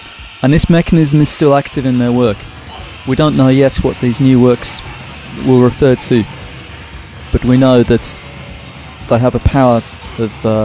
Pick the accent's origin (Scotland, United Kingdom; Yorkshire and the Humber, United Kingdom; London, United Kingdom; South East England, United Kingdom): London, United Kingdom; I'm a theorist from London